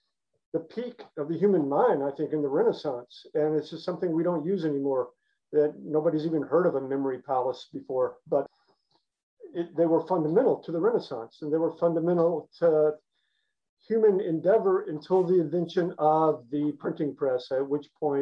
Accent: Mississippi, United States; I was raised in South Mississippi to hate Ole Miss frat boys.

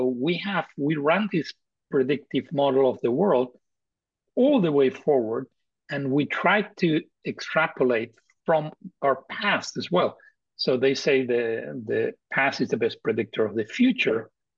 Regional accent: Madrid, Community of Madrid, Spain; And I'm actually Spanish. I come from Madrid. Cajal was my hero growing up.

